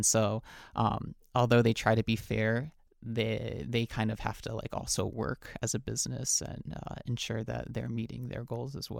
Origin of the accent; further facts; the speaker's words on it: New York, United States; I was actually born and raised in New York. So my roots are Chinese.